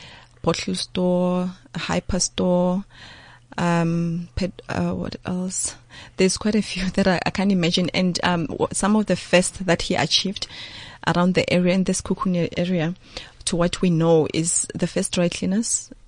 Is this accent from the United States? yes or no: no; Skukuni, Limpopo, South Africa; now in Pretoria, South Africa; Well, I'm basically from Skukuni. That is in Limpopo.